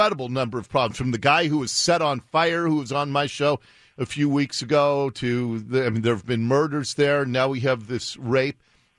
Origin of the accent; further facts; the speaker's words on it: Seattle, Washington, United States; I grew up in Ballard, Jennifer, and when I go into Ballard now, it's shocking to me because the change, I see it every few months.